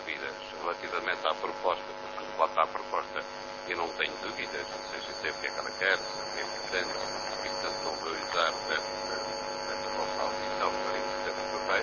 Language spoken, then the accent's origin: Portuguese; Azores, Portugal; eu sou natural dos Açores